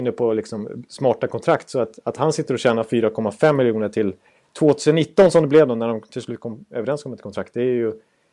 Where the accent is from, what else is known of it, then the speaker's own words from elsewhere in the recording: Dalarna County, Sweden; accent: Dalmål; Jag pratar dalmål.